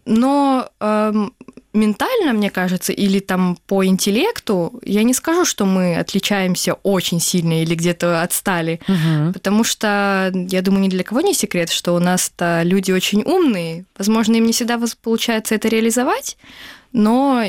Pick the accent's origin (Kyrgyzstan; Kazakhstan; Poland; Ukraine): Ukraine; Crimea; Ну и помимо того, я крымская татарка, а крымские татарки в Турции, так это вообще почти как у себя дома.